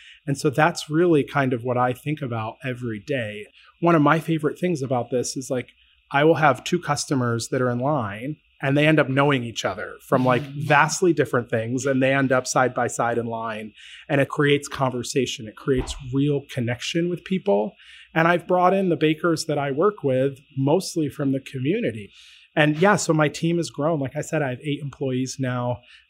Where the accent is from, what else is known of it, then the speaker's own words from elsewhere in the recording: Syracuse, New York, United States; So I grew up in central New York. I grew up in Syracuse